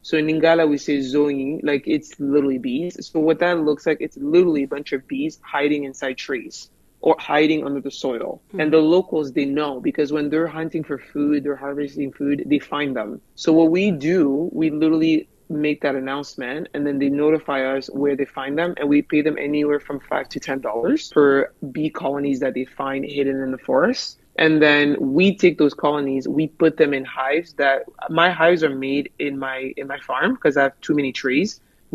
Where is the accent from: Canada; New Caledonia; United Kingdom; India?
Canada; also born or lived in Democratic Republic of the Congo / San Diego, United States; So I'm native born in DRC, which is where I am right now. I'm actually my childhood home where I was born. Now I'm 34 and I was raised in Canada. I immigrated to Canada super young.